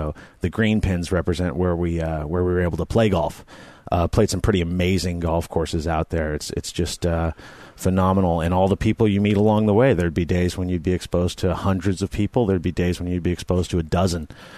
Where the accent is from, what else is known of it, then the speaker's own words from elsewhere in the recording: California, United States; I'm from the Bay Area originally